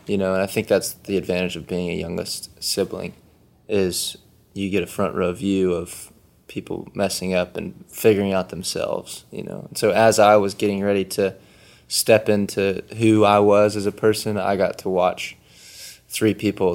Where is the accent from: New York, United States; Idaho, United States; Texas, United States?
Texas, United States; Houston; I'm from Houston, Texas originally, and I'm a songwriter and performer.